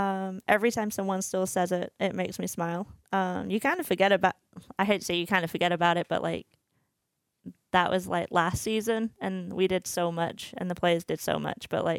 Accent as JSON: {"language": "English", "region": "North West England", "country": "United Kingdom", "tie": "born or raised there", "said": "So I had a local course that was about a mile away from my house, Fleetwood Golf Club. That was pretty much where I grew up playing."}